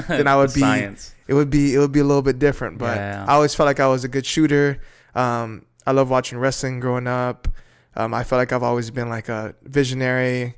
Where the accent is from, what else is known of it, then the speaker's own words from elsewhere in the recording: Houston, Texas, United States; Yeah. I grew up in Southeast Houston. Raised by my mom, and I have two older sisters.